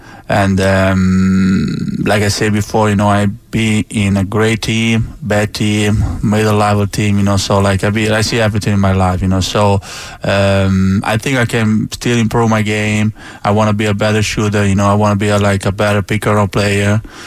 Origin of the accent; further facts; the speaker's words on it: Italy; English is a second language; You know, like a lot of people, they say, you never play soccer just because I'm from Italy, but I never did that.